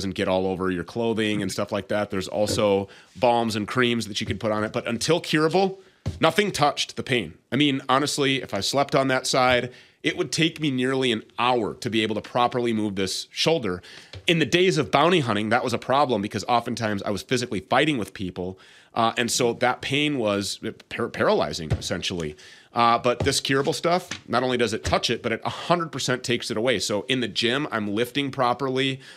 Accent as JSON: {"language": "English", "region": "Minnesota", "country": "United States", "tie": "born or raised there", "said": "Sourced right here in my home state of Minnesota, family-owned and operated business."}